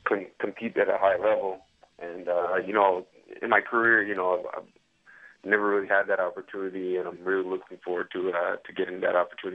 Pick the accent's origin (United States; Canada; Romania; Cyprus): Canada; And, you know, being a Canadian, playing special teams, you know, there's a pride factor in that too.